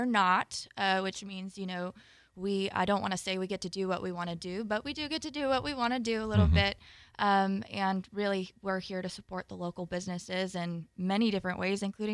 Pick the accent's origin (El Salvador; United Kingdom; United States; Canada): United States; New York; I'm from upstate New York. It's about the same.